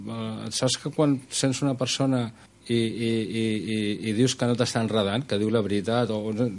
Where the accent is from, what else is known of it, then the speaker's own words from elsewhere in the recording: Sant Joan, Catalonia, Spain; jo soc de Sant Joan